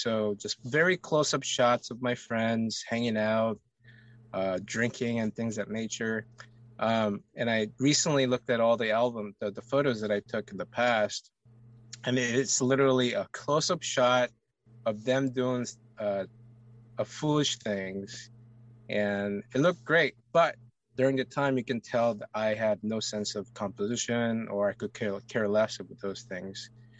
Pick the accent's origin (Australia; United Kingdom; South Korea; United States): South Korea; moved away; I am originally from South Korea. I moved here in 98 and went to school here